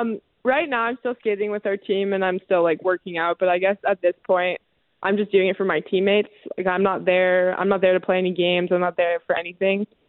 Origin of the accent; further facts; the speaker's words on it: Montana, United States; especially like back in my hometown in Montana.